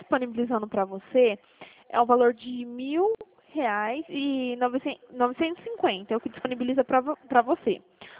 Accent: Dracena, São Paulo, Brazil; eu sou da cidade de Dracena, pertinho de você.

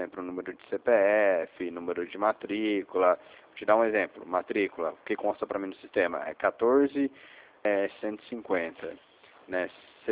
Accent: São José dos Campos, São Paulo, Brazil; Que sou de São José dos Campos.

